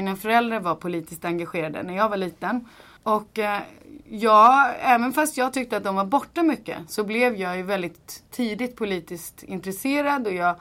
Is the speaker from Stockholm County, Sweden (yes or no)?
yes; Ingarö, Stockholm County, Sweden; also born or lived in Nacka; now in Tyresö, Sweden; jag är född faktiskt på Ingarö och uppvuxen på Ingarö och i Nacka. Jag flyttade till Tyresö 2008.